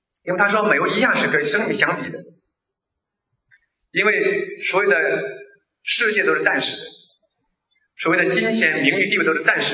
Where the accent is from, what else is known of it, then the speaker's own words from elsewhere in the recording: Shijiazhuang, Hebei, China; 最后就是我河北省的，说有点丢人哈。我们河北省的石家庄市的，是我老家那边的，很丢人。